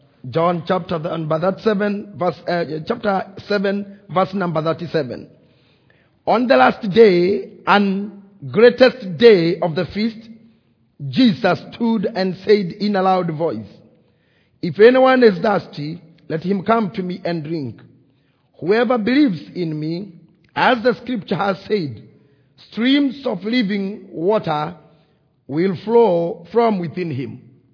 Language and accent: English; Kenya; from the Republic of Kenya.